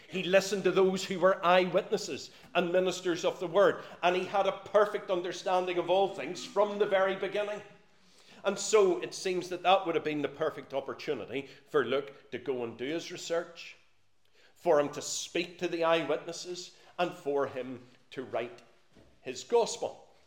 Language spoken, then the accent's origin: English; Northern Ireland, United Kingdom; Now, I know I'm from Northern Ireland, and I will talk about we this and we